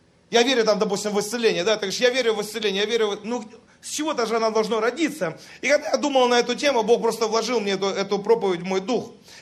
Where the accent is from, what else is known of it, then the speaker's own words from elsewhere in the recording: Siberia, Russia; born there; Я родился в Сибири, я люблю, когда холодно.